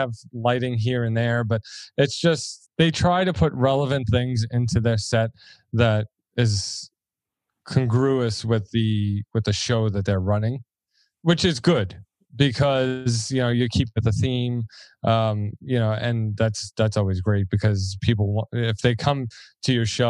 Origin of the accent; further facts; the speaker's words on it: Brooklyn, New York, United States; I'm from Brooklyn. I talk with my hands.